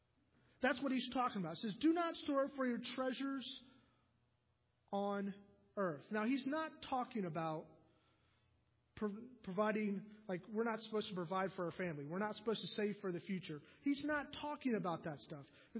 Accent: Columbus, Ohio, United States; So as a city boy, growing up in Columbus, going down, not having any really water or toilet

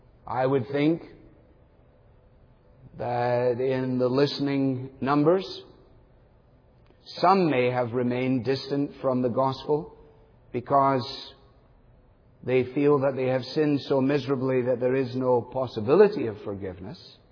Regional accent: United States; I'm used to paying my own way. I am an American, after all.

